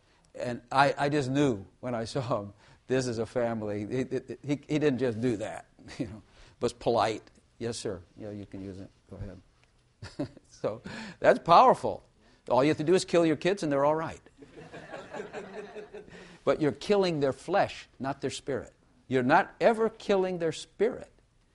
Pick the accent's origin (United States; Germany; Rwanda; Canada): United States; the North; I was raised in the North, a Yankee, so I'm a foreigner. But I got here as fast as I could.